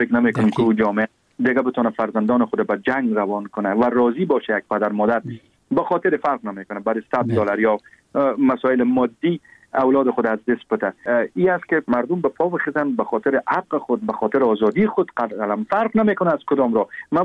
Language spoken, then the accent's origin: Persian; Afghanistan; born there; ما در افغانستان کلگی ما متولد شدیم،